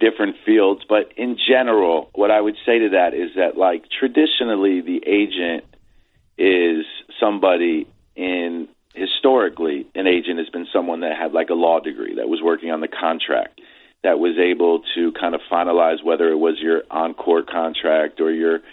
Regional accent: New York, United States; Upper West Side.

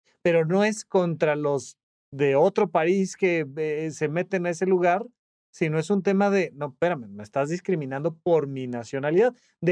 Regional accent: Toluca, State of Mexico, Mexico; now in Mexico City, Mexico; yo soy de Toluca, me mudé a la Ciudad de México, pero me refiero a nosotros los chilangos que ya de una u otra manera vivimos en Ciudad de México.

